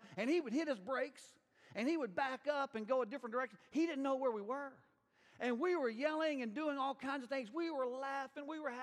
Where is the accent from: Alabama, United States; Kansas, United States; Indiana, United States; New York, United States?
Alabama, United States; Mobile; Well, growing up in Mobile, Alabama, there in our town was a small private university.